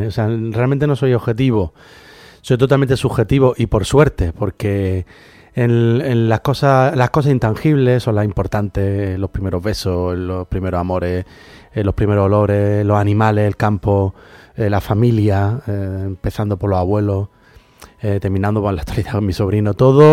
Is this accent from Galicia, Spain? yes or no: no; Andalusia, Spain; moved away; indefectiblemente acabo paseando pues por mi niñez, por mi adolescencia, por tanto, por mi tierra.